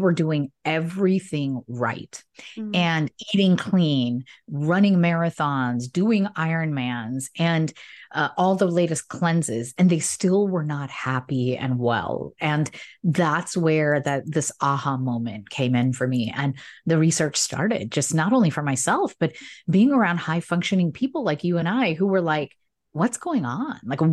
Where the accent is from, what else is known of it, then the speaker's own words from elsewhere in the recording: United States; So I was raised here in the United States as a daughter of immigrants, South Asian immigrants